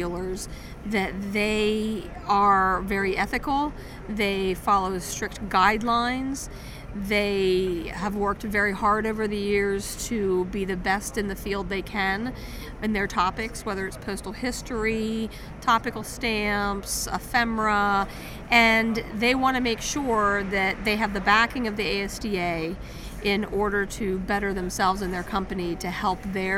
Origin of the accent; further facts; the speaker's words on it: Bellefonte, Pennsylvania, United States; Well, I am from Bellefonte, Pennsylvania